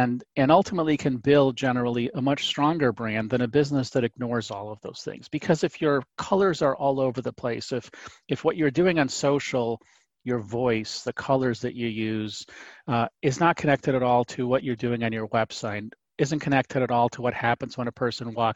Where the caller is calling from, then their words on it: Illinois, United States; I am in the suburbs of Chicago, Illinois.